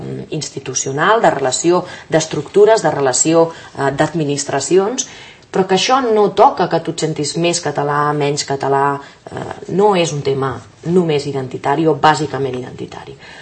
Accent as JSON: {"language": "Catalan", "region": "Catalonia", "country": "Spain"}